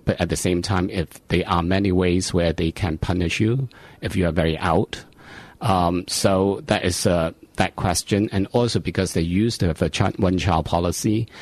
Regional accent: Hong Kong; because like I was brought up in Hong Kong. So basically, Hong Kong was kind of a British colony when I was growing up.

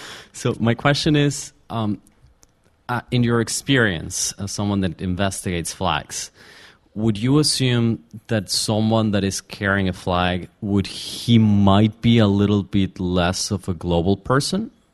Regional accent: Mexico; from Mexico.

